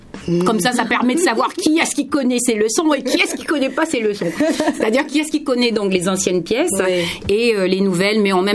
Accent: Senegal; born there; also born or lived in France / Martinique / Guadeloupe; Je suis née au Sénégal. Mon père est sénégalais et ma mère est de la Guadeloupe. J'ai vécu dans pas mal d'endroits, quand même, en France. J'ai vécu, en Martinique, en Guadeloupe

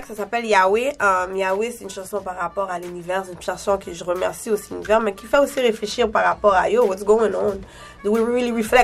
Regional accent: Philadelphia, Pennsylvania, United States; also born or lived in Montreal, Canada; J'ai grandi une bonne partie de ma jeunesse à Philadelphie

